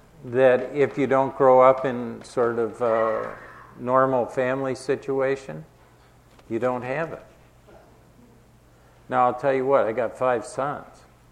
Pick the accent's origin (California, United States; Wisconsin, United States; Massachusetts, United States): Wisconsin, United States; I grew up in Wisconsin and there's a lot of lakes in Wisconsin.